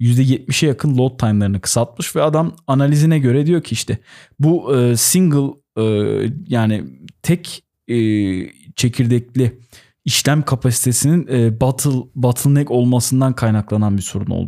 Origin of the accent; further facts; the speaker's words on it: Ankara, Turkey; Yani tabii mantıklı olan Ankara'daki server'a bağlanıp oynamak yani bir Ankaralı olarak.